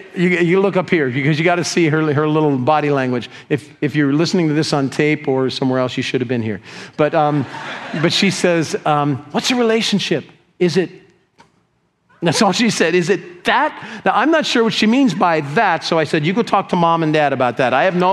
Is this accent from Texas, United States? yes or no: no; Lakewood, California, United States; He said, well, I'm from the Long Beach area. I said, really? What part? Lakewood. Oh, I said, I went to high school in Lakewood. He said, so did I. Lakewood High School.